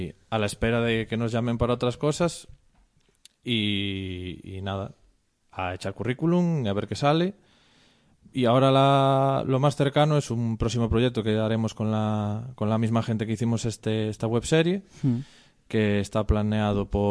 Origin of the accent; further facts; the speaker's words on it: Ferrol, Galicia, Spain; Sí, y de dónde vengo, que soy de Ferrol.